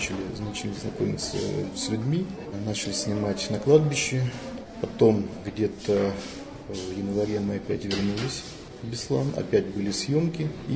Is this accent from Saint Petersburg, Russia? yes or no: no; North Ossetia–Alania, Russia; я сам осетин, я сам оттуда.